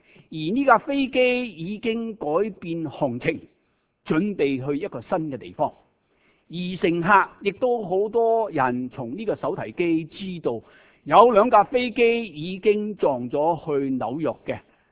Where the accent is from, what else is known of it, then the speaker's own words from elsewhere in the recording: Hong Kong; 我细个在香港读书的时间